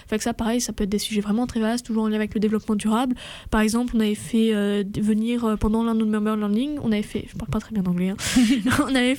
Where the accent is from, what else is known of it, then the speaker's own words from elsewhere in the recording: France; now in Sherbrooke, Canada; je suis française, si on l'entend bien.